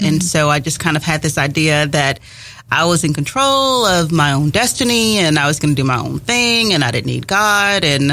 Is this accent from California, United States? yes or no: no; Jackson, Mississippi, United States; I am from Jackson, Mississippi, and I grew up in a Christian home